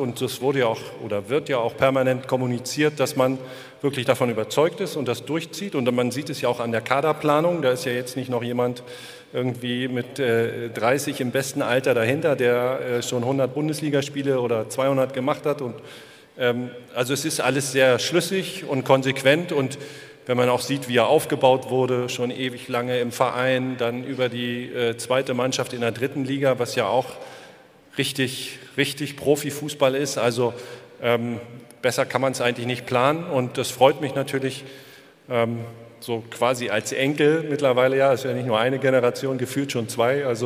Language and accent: German; Berlin, Germany; wo ich als Jugendspieler hingekommen bin aus Berlin und groß geworden bin, bin da Profi geworden.